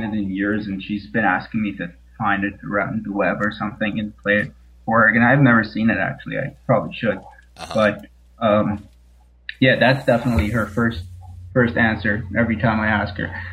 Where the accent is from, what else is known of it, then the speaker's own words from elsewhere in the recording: Iran; I grew up in Iran.